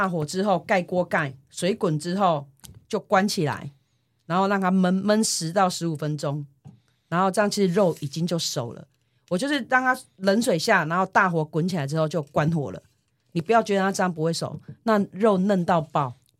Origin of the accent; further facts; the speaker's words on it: Taiwan; 我们台湾人的饮食习惯吧，就喜欢吃个明明很热的天气，然后就大家喜欢喝热汤。